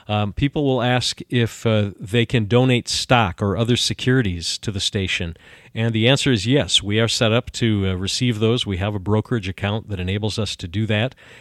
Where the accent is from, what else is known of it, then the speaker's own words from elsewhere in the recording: United States; accent: American English; because for someone growing up on American English, listening to the Bible in Pidgin English was really a unique experience